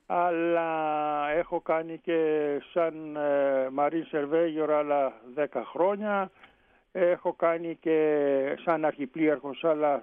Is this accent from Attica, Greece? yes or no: yes; Athens, Attica, Greece; born there; Εγώ είμαι γεννημένος στην Αθήνα, με καταγωγή από τον πατέρα μου από τη Ρούμελη, καμία σχέση με τη θάλασσα